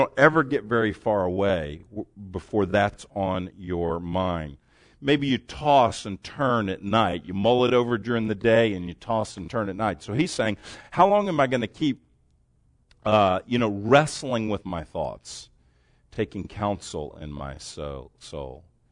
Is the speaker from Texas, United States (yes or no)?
yes; Dallas, Texas, United States; I'm from Dallas. I should have introduced myself at the beginning. I'm sorry.